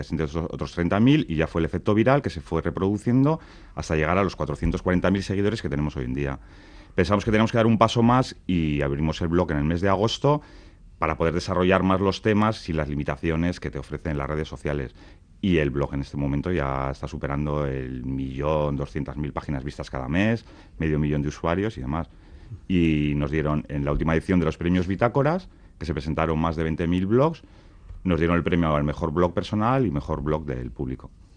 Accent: Bilbao, Basque Country, Spain; no sabe que somos de Bilbao ni nos pone cara

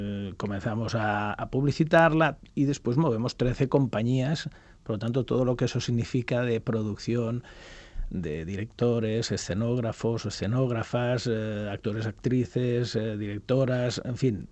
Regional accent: Catalonia, Spain; Porque sí, sí, bueno, soy catalán

